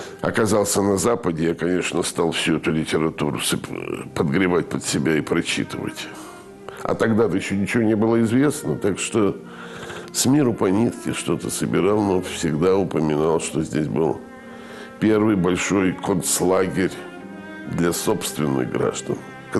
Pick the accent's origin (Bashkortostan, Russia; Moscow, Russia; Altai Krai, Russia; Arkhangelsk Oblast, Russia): Moscow, Russia; Вот я из Москвы выехал в Россию и никогда не жалел об этом.